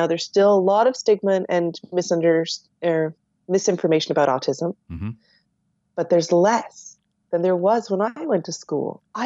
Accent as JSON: {"language": "English", "region": "Nova Scotia", "country": "Canada", "tie": "born or raised there", "said": "that happens here in my hometown, my province of Nova Scotia."}